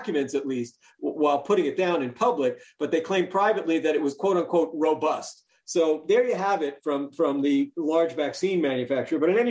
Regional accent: New York, United States; The Kyrie Irving situation with the Nets, I grew up in New York, is particularly ironic, Joseph

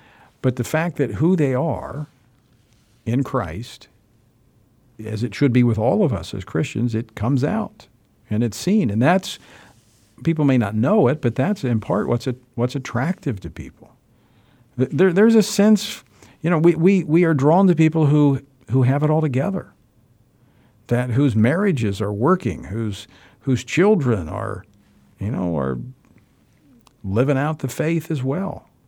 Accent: Louisiana, United States; Let's go down to the Bayou State, my home state of Louisiana

